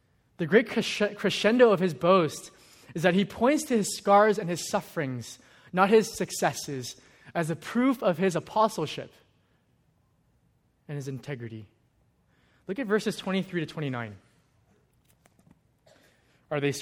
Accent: California, United States; I'm from Northern California, and so I was home briefly for the holidays, and I was carless there

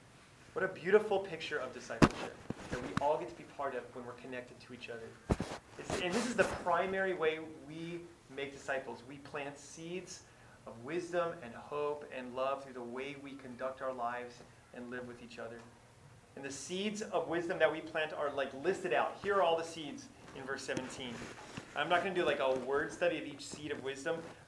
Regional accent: Alabama, United States; Growing up, I grew up in Alabama, I guess, and my dad was a pastor growing up.

